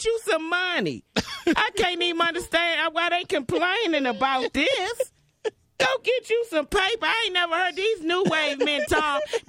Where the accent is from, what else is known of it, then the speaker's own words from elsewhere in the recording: Atlanta, Georgia, United States; we're going to be in Cincinnati, D.C., my hometown, Atlanta, and Greenville, South Carolina.